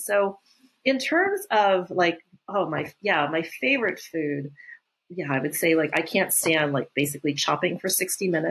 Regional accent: East Coast, United States; For me, I was just like this, you know, this kid just growing up in America. Grew up on the East Coast, and there weren't really a lot of other Thai people or Asian people around.

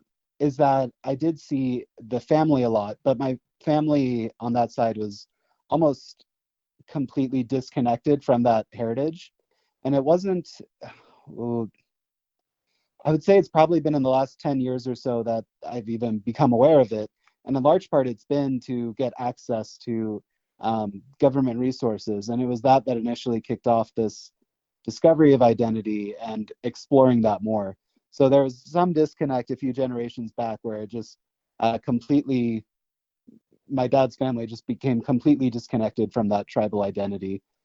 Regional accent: Olathe, Kansas, United States; I grew up in Olathe, Kansas. It's kind of a suburb of Kansas City.

